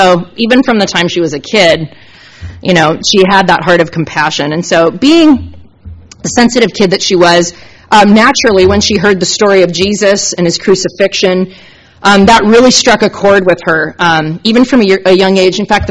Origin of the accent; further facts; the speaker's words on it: Washington, United States; Okay, I grew up in Washington. It's a little different up there. We didn't go to the mall.